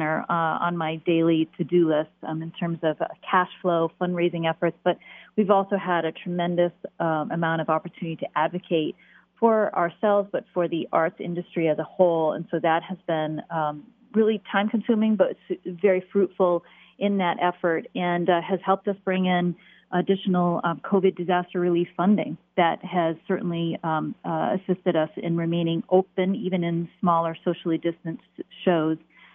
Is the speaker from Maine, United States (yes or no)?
yes; Maine, United States; So I was born and raised in Maine and was really fortunate to discover the University of New Hampshire